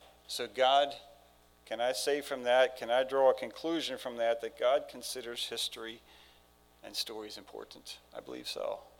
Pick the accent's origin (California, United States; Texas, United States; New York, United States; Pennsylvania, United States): Pennsylvania, United States; I am from Lancaster County, and so that is my perspective as I look across these lessons of church history from 1900 to 2000.